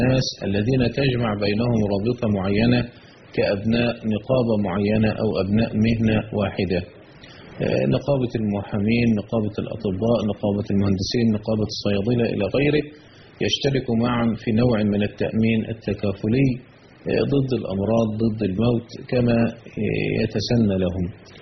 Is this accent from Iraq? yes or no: no; Egypt